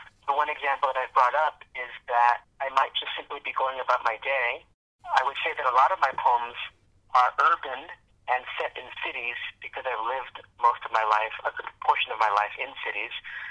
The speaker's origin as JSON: {"language": "English", "town": "San Francisco", "region": "California", "country": "United States", "tie": "born or raised there", "said": "because I grew up in San Francisco, my mother was in San Francisco, I was in Berkeley"}